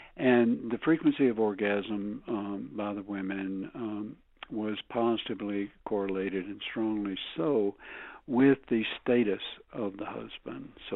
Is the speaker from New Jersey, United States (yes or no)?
no; Alabama, United States; now in New Mexico, United States; I'm from Alabama originally, but I've been away from there a long time, living in New Mexico and working in New Mexico.